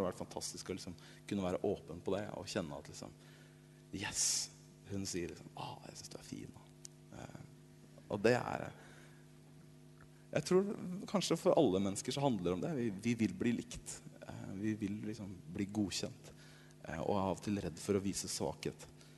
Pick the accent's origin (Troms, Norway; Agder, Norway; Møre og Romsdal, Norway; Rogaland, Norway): Agder, Norway; Kristiansand; now in Oslo, Norway; vi vokste opp i Kristiansand